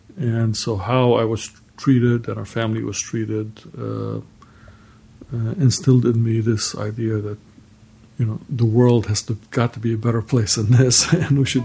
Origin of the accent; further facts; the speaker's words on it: Lebanon; My father is Palestinian from Haifa. His family was forced out in 48. And I was raised in Lebanon, which is where most Palestinians from northern part of Palestine ended up, the refugees. My mother is originally from Syria, and she met my father in Lebanon.